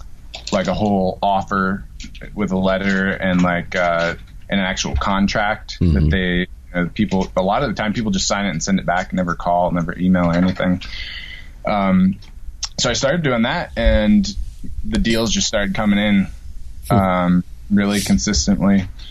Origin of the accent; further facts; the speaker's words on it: Virginia, United States; I'm from Virginia. My wife is from Oregon.